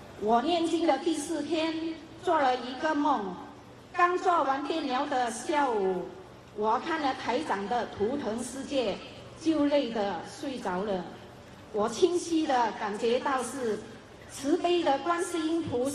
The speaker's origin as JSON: {"language": "Chinese", "region": "Johor", "country": "Malaysia", "said": "我是来自马来西亚的柔佛州"}